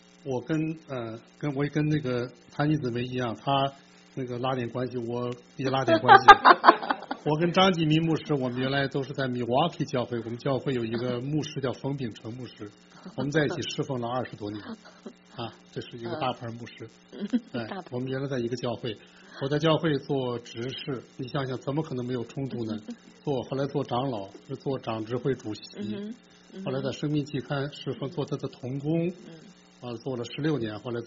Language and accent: Chinese; Beijing, China; 我是北京人，生在北京，长在北京。我是北京理工大学毕业，学的是自动控制和计算机。